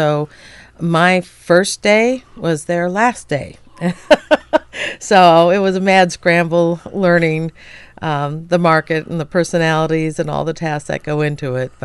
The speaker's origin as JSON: {"language": "English", "town": "Seattle", "region": "Washington", "country": "United States", "tie": "born or raised there", "said": "I actually grew up in the Seattle area. In fact, graduated from Garfield High School, inner city school there."}